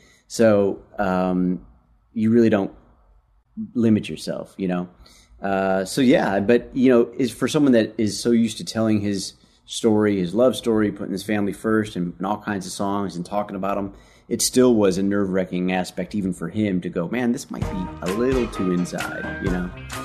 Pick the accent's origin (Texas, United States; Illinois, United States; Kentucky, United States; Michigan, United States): Michigan, United States; Detroit; and I'm from Detroit, and I love his voice, and he loves soul music as much as I do.